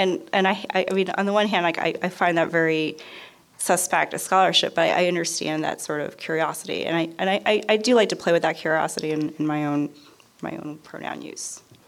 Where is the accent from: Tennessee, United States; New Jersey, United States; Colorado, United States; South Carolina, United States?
New Jersey, United States; Elizabeth; In Elizabeth, too, is just the name of the town I grew up in New Jersey. And when I moved back to Jersey City, I kept thinking, I should go back to, it was only about, you know, 3 miles from where I grew up